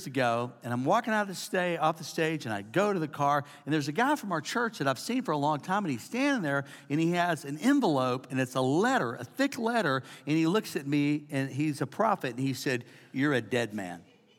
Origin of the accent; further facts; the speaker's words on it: United States; I'm an American.